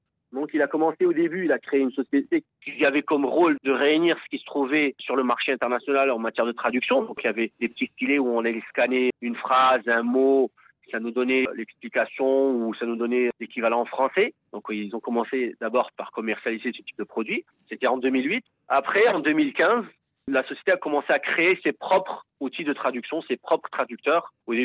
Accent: Morocco; now in Poland; moi qui suis franco-polonais, j'ai grandi au Maroc. J'ai une maman polonaise, mais je ne parlais pas un mot de polonais. Quand je suis venu en Pologne faire mes études, j'ai dû apprendre tout sur le tas

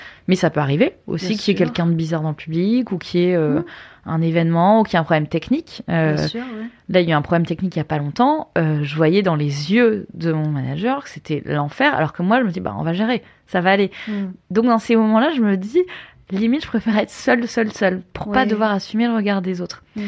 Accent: Hauts-de-France, France; Et après, je suis ch'ti, hein, j'aime bien picoler aussi.

